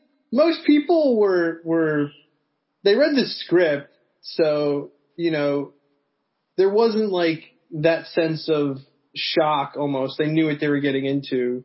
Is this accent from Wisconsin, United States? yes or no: no; New Jersey, United States; Well, I went to Drexel in Philly. I grew up in Jersey.